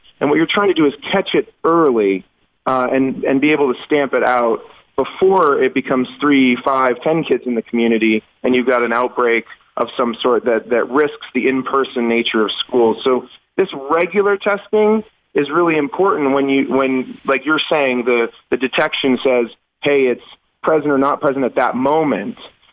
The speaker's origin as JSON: {"language": "English", "town": "Orono", "region": "Maine", "country": "United States", "tie": "born or raised there", "said": "I grew up in Orono and went to Asa Adams"}